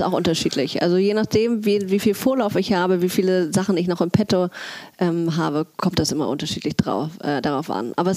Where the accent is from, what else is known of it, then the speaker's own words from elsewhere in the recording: Hamburg, Germany; Und dann bin ich genau nach einem Jahr wieder zurück nach Hamburg gekommen. Und da war die logische Schlussfolgerung, dass ich natürlich in meiner Heimatstadt das fortführen würde.